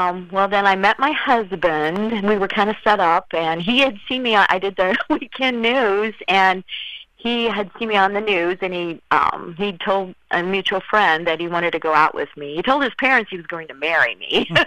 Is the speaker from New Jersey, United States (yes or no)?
no; Arcola, Missouri, United States; also born or lived in Kansas City; I grew up around Stockton Lake area, around a small town by the name of Arcola, Missouri.